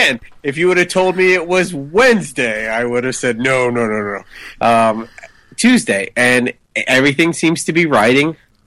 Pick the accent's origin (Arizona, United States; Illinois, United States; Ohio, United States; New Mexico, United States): Ohio, United States; Cincinnati; And tonight, I am your liberal Democrat … from Cincinnati, Ohio.